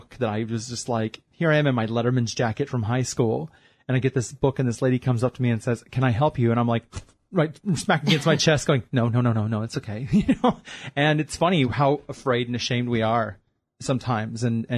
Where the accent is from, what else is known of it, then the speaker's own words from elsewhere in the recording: Midwest, United States; I grew up in the Midwest of the U.S. in the Bible Belt